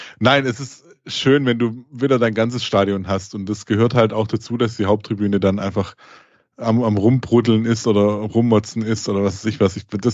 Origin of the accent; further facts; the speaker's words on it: Stuttgart, Baden-Württemberg, Germany; born there; Möchte ich als geborener Stuttgarter genauso unterstreichen.